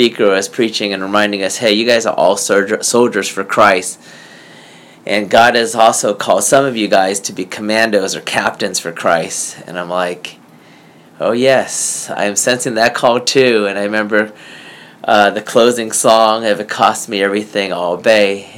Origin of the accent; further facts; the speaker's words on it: California, United States; But I think my experience is a little bit different growing up in California, because there were probably a third to half the people in my classes growing up were at least Chinese, if not Japanese American.